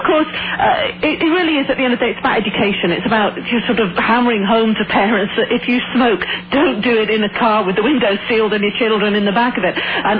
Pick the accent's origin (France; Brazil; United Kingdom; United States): United Kingdom; as somebody who was born and raised in Britain